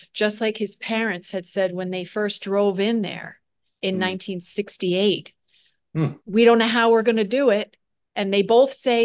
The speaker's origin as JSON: {"language": "English", "town": "Long Island", "region": "New York", "country": "United States", "tie": "born or raised there", "said": "You know, I grew up on Long Island, so I was used to like residential everything, house, driveway."}